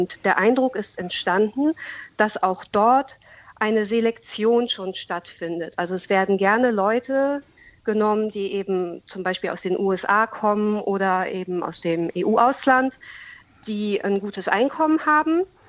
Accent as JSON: {"language": "German", "region": "Berlin", "country": "Germany", "said": "als Berlinerin werde ich oft um Hilfe gefragt bezüglich der Wohnungssuche"}